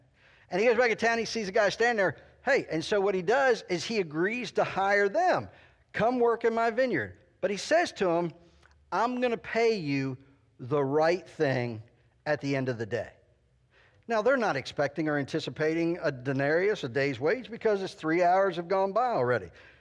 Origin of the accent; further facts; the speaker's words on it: Delaware, United States; I grew up in Sussex County, Delaware. We were a big agricultural community.